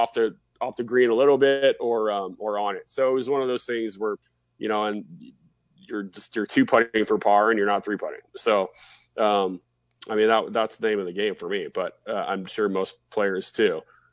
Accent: Woodland Hills, California, United States; I grew up in Southern California in Woodland Hills.

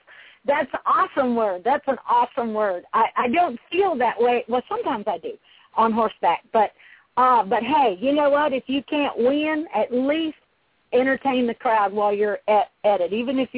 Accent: Missouri, United States; I'm raised in a background that's not rodeo at all. I was raised in the Ozarks of Southern Missouri, but I always wanted a rodeo.

